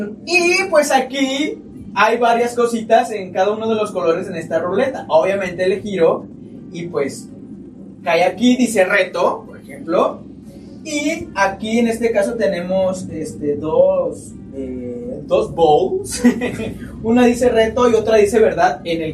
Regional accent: Tecomán, Colima, Mexico; also born or lived in Villa de Álvarez; Nací en Villa de Álvarez, Colima, pero casi toda mi vida y mi familia es de Tecomán, entonces hemos estado con los dos lados. Y pues bueno, yo soy de colimense general

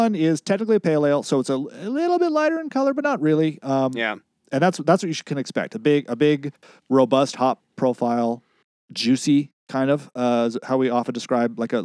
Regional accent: West Coast, United States; I come from the West Coast.

